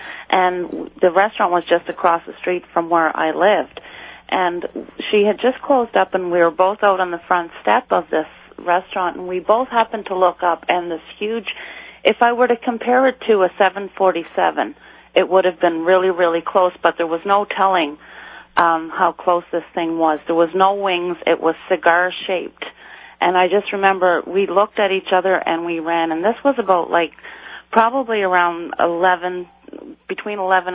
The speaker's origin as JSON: {"language": "English", "region": "Nova Scotia", "country": "Canada", "tie": "born or raised there", "lives_now": "Edmonton, Canada", "said": "calling from Edmonton, Alberta."}